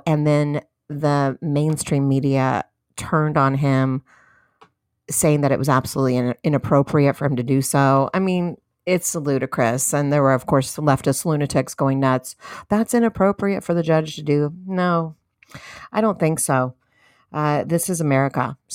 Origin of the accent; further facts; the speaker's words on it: United States; reflect on being an American